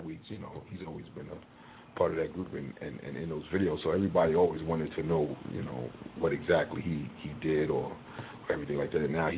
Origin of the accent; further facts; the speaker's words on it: Brooklyn, New York, United States; I'm from Brooklyn, you know. Originally from Brooklyn, New York, representing BK.